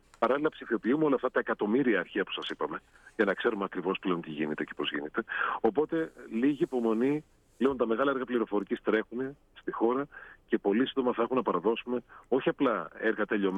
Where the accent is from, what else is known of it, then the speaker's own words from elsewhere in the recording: Trikala, Thessaly, Greece; Είτε είμαι στην πατρίδα μου τα Τρίκαλα, είτε είμαι στην Αθήνα, είτε ζω στις Ηνωμένες Πολιτείες